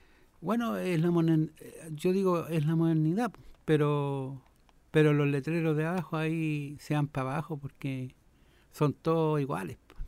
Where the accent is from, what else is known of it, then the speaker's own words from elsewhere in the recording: San Joaquín, Santiago Metropolitan, Chile; yo soy de acá, de San Joaquín.